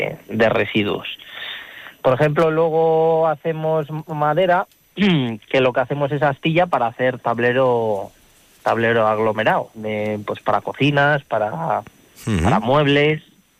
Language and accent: Spanish; Guardo, Castile and León, Spain; no nací en Guardo, pero me he criado en Guardo toda la vida y no quería marchar.